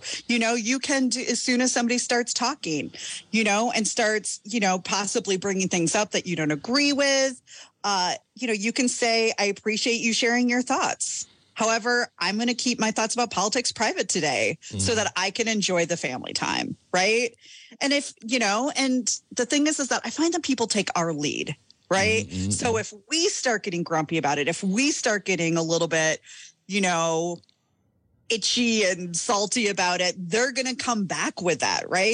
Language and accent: English; Midwest, United States; one of the toughest things about growing up in the Midwest, in the Midwest nice